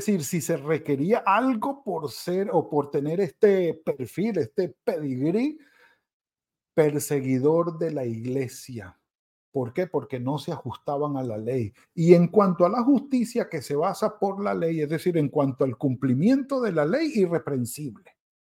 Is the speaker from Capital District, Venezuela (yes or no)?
no; Apure, Venezuela; Yo tengo que decir que soy llanero de llaneros. Es decir, mi mamá era llanera y mi papá era llanero también, de Guadualito, estado Apure, Venezuela.